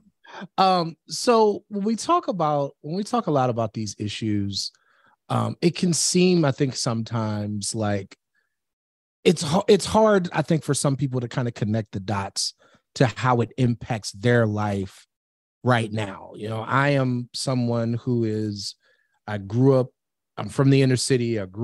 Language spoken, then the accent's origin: English; Cleveland, Ohio, United States; I'm from Cleveland, so we are fellow nice. Midwesterners.